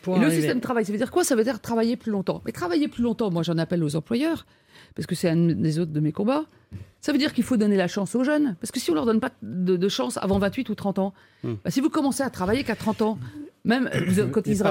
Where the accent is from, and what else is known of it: France